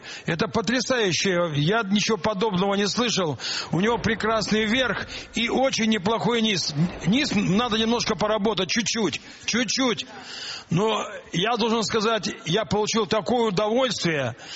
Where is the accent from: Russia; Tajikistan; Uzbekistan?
Uzbekistan; Tashkent; Вы знаете, я даже встану вот сейчас, как ташкентец. Поздравляю тебя, ташкентец. Вот мы два ташкентца.